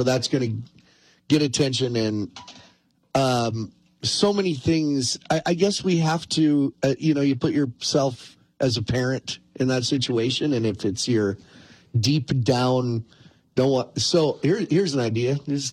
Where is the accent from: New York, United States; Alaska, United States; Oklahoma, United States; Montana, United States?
Montana, United States; Choteau; Shoto, Montana, my hometown, has about half the number of stores on Main Street it used to, and the enrollment at the high school is half what it used to be.